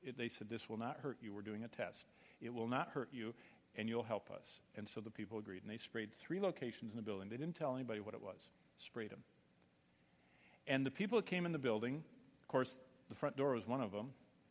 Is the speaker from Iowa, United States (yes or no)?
no; Michigan, United States; Just recently in my home state of Michigan